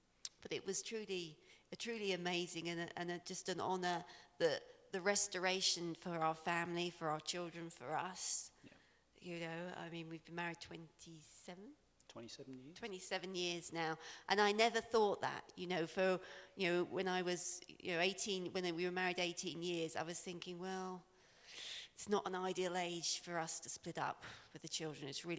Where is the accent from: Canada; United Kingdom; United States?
United Kingdom; England; moved away; You know, we didn't say that's why we came from England, because a lot of people said, oh, you know.